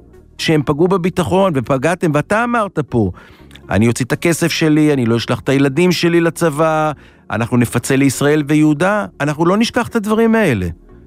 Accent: Kiryat Shmona, Northern District, Israel; born there; אני לוחם בחטיבת הקומנדו, עשיתי עד היום 227 ימי יום בשירות מילואים, ואני גם מפונה מקריית שמונה, עיר הולדתי האהובה. עיר של אנשים עם לב טוב, עזרה הדדית, ערכים של פעם

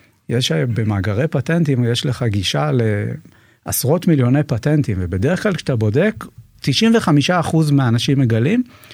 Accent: Herzliya, Tel Aviv District, Israel; also born or lived in Re'ut; בן 46, נשוי לעדי ואבא של אריאל ורומי, גדלתי בהרצליה, רוב הילדות, אחר כך עברתי לרעות

